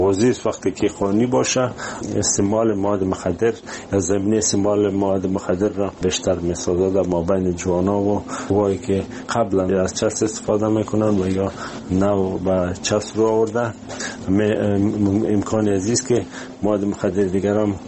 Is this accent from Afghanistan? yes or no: yes; Afghanistan; ما از افغانستان آمدیم